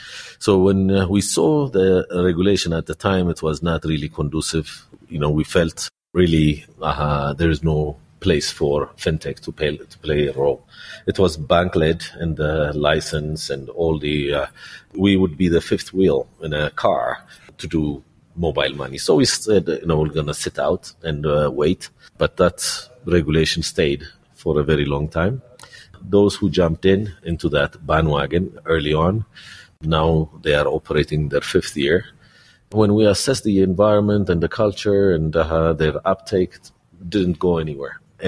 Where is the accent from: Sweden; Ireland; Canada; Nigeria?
Sweden; also born or lived in Mexico / Chicago, United States; now in Ethiopia; I was born in Ethiopia and grew up in Sweden and Mexico and eventually in the U.S. I lived in the U.S. for about 30 years before I came to Ethiopia.